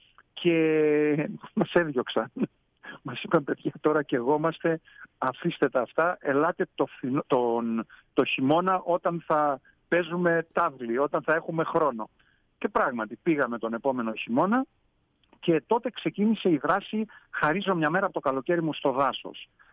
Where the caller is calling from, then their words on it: Katerini, Central Macedonia, Greece; Καλό μεσημέρι από την Κατερίνη, από την ηλιόλουστη Κατερίνη.